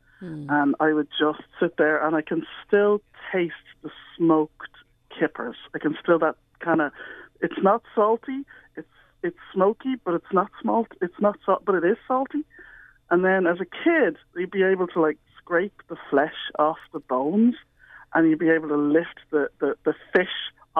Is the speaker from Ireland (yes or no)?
yes; Dublin, Leinster, Ireland; Well, I'm from Dublin originally